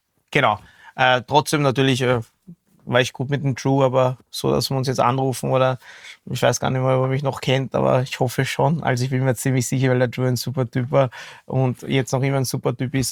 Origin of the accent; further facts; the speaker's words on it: Austria; ich bin aus Österreich